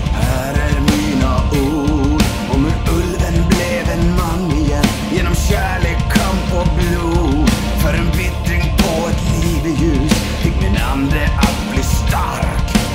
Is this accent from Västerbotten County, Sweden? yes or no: no; Lappträsk, Norrbotten County, Sweden; Jo, men du vet, jag är från... Det finns ju lilla Lappträsk och stora Lappträsk